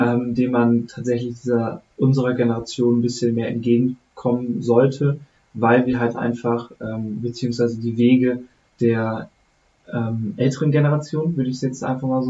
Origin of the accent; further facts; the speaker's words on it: Falkenburg, Germany; meine Heimat ist Falkenburg, da wo ich halt herkomme. Da bin ich 18, 19, 20 Jahre aufgewachsen